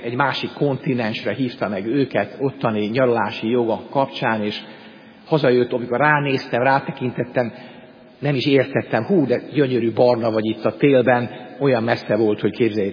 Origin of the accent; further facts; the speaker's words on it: Hungary; Végtelen hála van a szívemben, hogy magyar vagyok, hogy itt élhetek a hazámban.